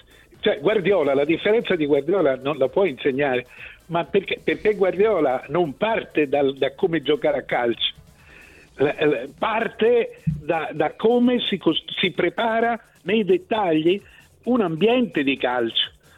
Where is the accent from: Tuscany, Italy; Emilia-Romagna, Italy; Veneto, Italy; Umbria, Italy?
Tuscany, Italy; Coverciano; io sono nato a Coverciano e vivo ancora a Coverciano, e ho vissuto dai primi anni